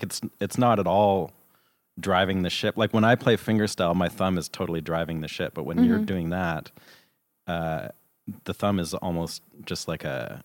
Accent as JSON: {"language": "English", "country": "Canada", "said": "Hey, I'm from Canada."}